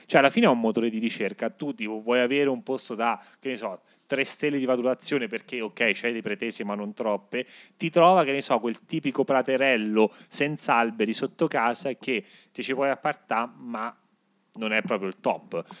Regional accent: Southern Italy, Italy; Io che sono terrone lo spiego

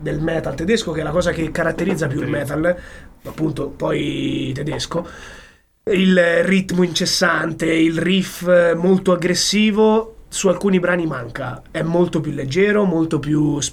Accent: Foligno, Umbria, Italy; perché a Foligno, dalle nostre parti, c'è un grande pianista

